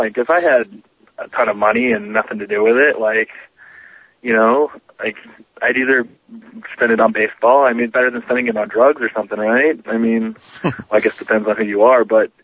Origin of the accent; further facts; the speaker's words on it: Los Angeles, California, United States; there's I'm like the only person that was born and raised in Los Angeles that I know.